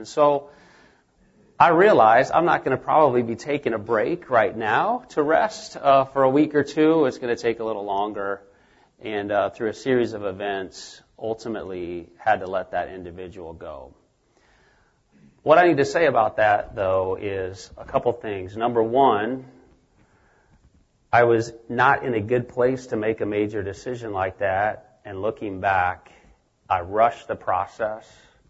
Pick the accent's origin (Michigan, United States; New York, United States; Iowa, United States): Iowa, United States; We're from Iowa as well.